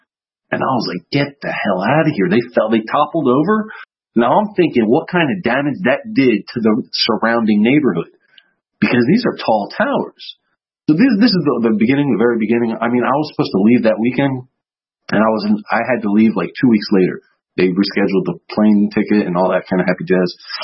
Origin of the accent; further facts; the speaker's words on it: Philadelphia, Pennsylvania, United States; now in Greece; I know I told you guys I'm from Philadelphia, but I'm in Europe. I'm in Greece.